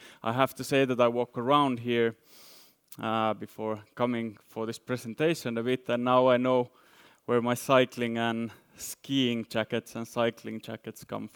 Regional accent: Finland; now in Lausanne, Switzerland; from University of Lausanne in Switzerland. But as you might see from my blonde hair, I'm actually from Finland.

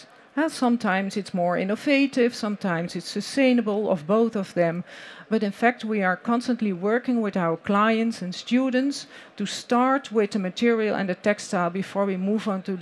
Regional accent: Netherlands; I'm representing Studio For Options. We are from the Netherlands.

